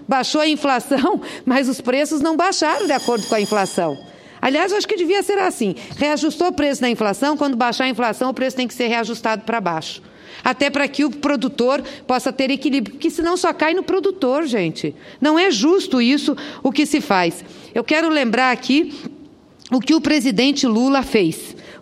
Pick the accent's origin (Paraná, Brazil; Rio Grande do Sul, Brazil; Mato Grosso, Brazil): Paraná, Brazil; Lá no meu estado, no estado do Paraná